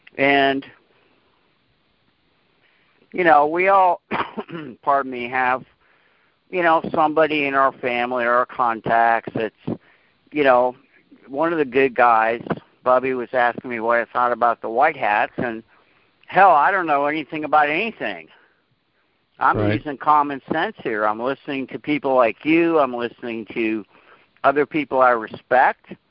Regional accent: Scotland, United Kingdom; because I'm Scottish

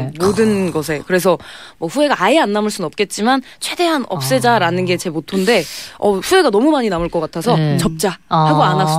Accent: Gangneung, Gangwon, South Korea; 제가 강원도 강릉 출신이거든요.

